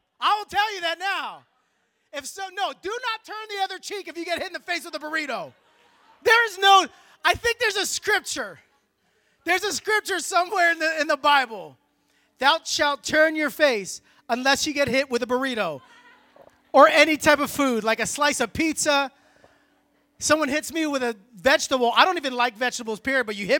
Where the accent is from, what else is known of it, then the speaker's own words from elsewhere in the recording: Philadelphia, Pennsylvania, United States; I just love Rocky just because I'm from Philly